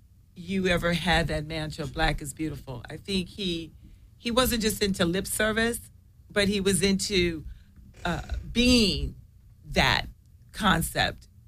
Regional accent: Los Angeles, California, United States; I live in South Central. I mean, I grew up in South Central and I still live in a black neighborhood.

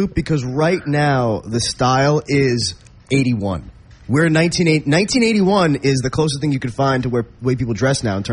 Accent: New York, United States; I'm from the New York area, so I'm very loyal to the hip hop on that side of the world.

